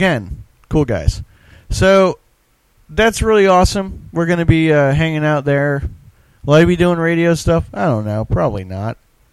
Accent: Jupiter, Florida, United States; if you happen to be in the West Palm Beach area, Lake Worth, Jupiter, of course, my hometown, props to you, St. Lucie.

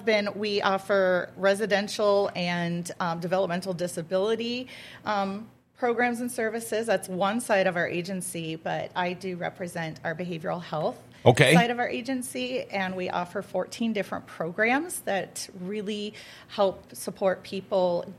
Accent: Minneapolis, Minnesota, United States; now in Minot, United States; I am originally from Minneapolis.

